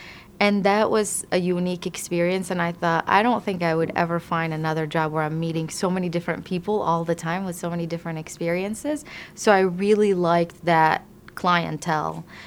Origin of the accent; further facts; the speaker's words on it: Baghdad, Baghdad Governorate, Iraq; now in United States; I am an American, I am Arab, I am from Iraq, I am from Baghdad.